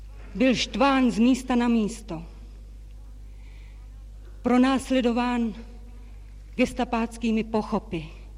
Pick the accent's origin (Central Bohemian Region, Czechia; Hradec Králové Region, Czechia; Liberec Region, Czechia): Central Bohemian Region, Czechia; Ostředek; born there; now in Prague, Czechia; V Ostředku u Benešova.